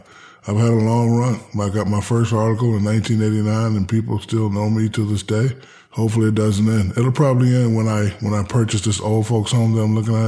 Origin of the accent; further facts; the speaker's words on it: Newark, New Jersey, United States; also born or lived in Hinesville, United States / Germany / San Antonio, United States; I'm from Newark, New Jersey. Mm-hmm. I moved to Hinesville, Georgia. Then I moved to Germany. Then I moved to San Antonio, Texas. I went to college in Louisiana.